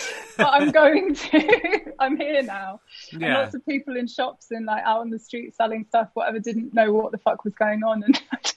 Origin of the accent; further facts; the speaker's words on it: Trowbridge, South West England, United Kingdom; born there; I was born in Trowbridge, sunny Trowbridge.